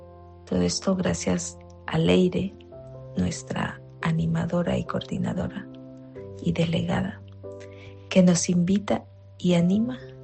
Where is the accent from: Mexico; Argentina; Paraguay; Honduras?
Honduras; now in San Sebastián, Spain; hondureña.